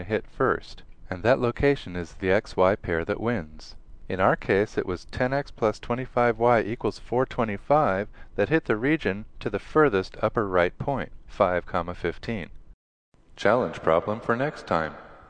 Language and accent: English; New York, United States; I am from New York, and I think on the last show I had a cold mochaccino next to me.